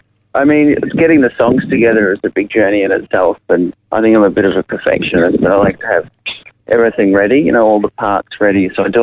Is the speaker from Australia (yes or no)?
yes; Yamundi, Queensland, Australia; I grew up in Yamundi in Queensland, and started busking at the markets there when I was a kid.